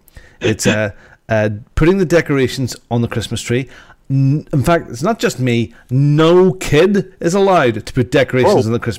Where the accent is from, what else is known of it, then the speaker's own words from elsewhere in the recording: United Kingdom; So, you got to know them and personalities, and we're British, and we'll get you there eventually